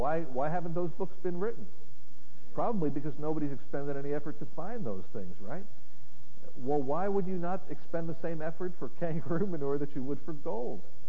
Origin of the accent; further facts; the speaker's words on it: New Jersey, United States; I was raised in New Jersey.